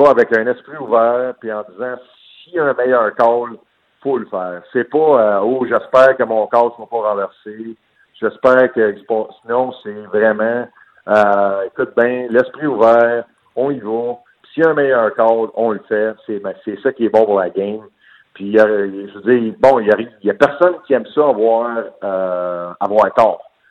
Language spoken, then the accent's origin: French; Verdun, Quebec, Canada; On a grandi ensemble à Verdun. Lui, c'est à 6e avenue, moi c'est à 5e.